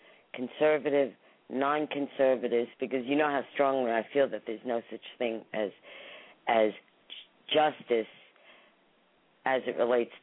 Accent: New York, United States; Well, as a New Yorker, I can't tell you how that infuriates me.

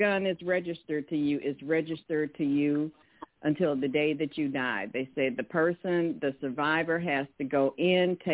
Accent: Detroit, Michigan, United States; from Detroit.

